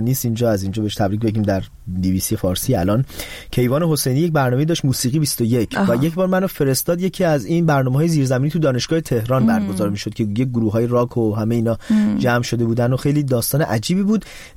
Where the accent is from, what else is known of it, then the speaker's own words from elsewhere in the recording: Shiraz, Fars, Iran; شیرازی زیاد شد از اول برنامه شیرازیم ما از شیرازیم.